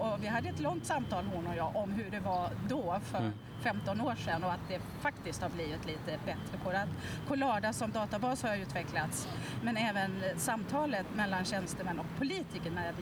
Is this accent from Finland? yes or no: no; Västerbotten County, Sweden; Så ser det ju inte riktigt ut för oss hemma i Västerbotten